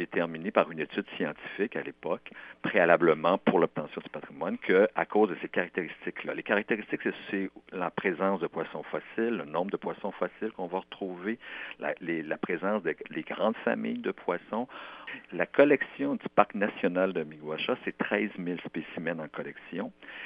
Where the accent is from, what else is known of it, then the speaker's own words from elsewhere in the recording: Quebec, Canada; Et ça, là, c'est chez nous, au Québec, en Gaspésie.